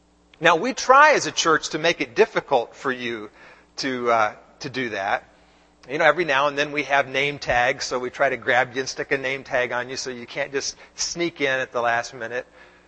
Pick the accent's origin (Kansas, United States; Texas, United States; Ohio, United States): Texas, United States; Dallas; Now, I grew up in Dallas, as many of you know